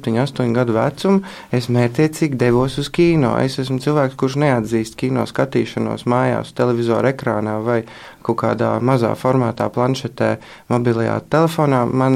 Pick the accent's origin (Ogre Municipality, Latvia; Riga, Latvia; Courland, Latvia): Riga, Latvia; also born or lived in Stockholm, Sweden; es esmu dzimis Zviedrijā, Stokholmā 1995. gadā, tad man pašlaik ir 21, bet audzis es esmu tepat Rīgā, mācījos visus 12 gadus Rīgas centra humanitārijā vidusskolā